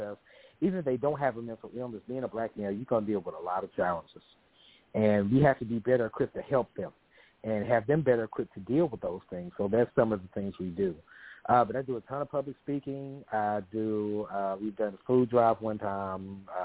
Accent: Memphis, Tennessee, United States; moved away as an adult; now in Dallas, United States; I'm based out of the DFW, out of the Dallas area. I'm originally from Memphis. I lived there the first 30 years of my life, and even though I live in Texas, I'm still very involved with things in Memphis

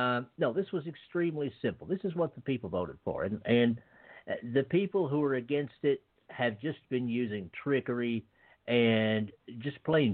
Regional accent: Burlington, Vermont, United States; I mean, my God, man, I've seen referendum initiatives here in my hometown of Burlington, Vermont

